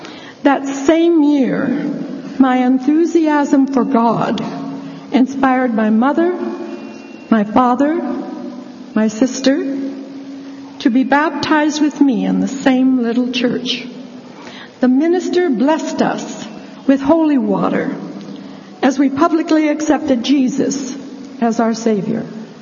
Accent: Vancouver, British Columbia, Canada; Hello, Vancouver. I'm from Vancouver.

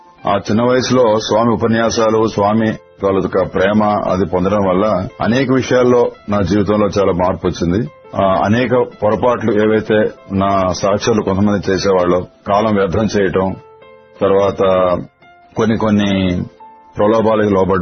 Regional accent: Andhra Pradesh, India; మాది శ్రీకాకుళం జిల్లా.

